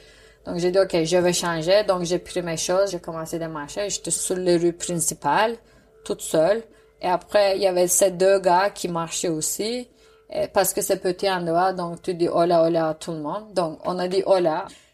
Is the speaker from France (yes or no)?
no; Izmir, İzmir, Turkey; French is a second language; now in Canada; Je t'ai déjà dit de où je viens en Turquie, non. Parce que je viens d'Izmir.